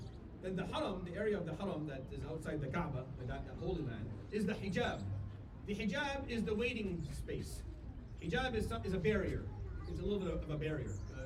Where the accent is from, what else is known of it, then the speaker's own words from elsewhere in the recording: Syria; I come from Syria.